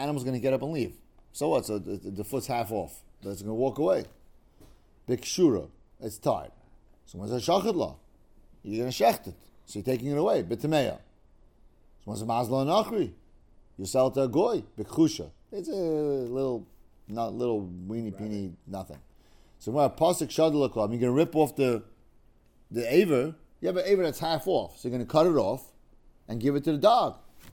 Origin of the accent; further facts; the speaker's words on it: Kenya; born there; I was born in Kenya. I can't be present.